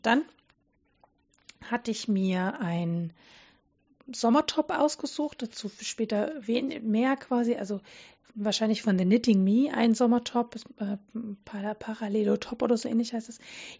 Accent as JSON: {"language": "German", "town": "Radebeul", "region": "Saxony", "country": "Germany", "tie": "born or raised there", "said": "Ich bin ja in Radebeul groß geworden. Das ist eine wunderschöne Stadt direkt neben Dresden."}